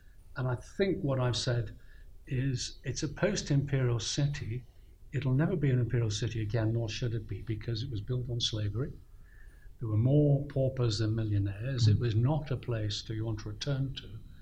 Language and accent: English; Liverpool, North West England, United Kingdom; It was not an English city, it was an immigrant city, it was a Celtic city. We're not English, we're Scousers.